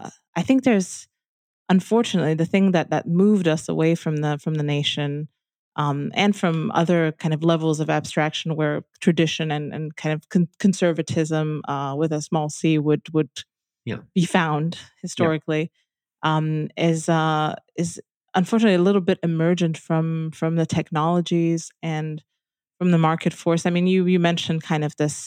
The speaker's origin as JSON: {"language": "English", "country": "Romania", "second_language": "English", "said": "I come from Romania. We're a country that, you know, pretty much second world, and we're striving towards the first world."}